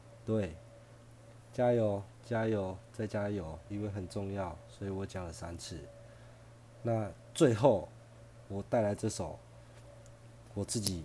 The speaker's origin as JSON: {"language": "Chinese", "country": "Taiwan", "said": "它带给我们台湾人的灾害是大家有目共睹"}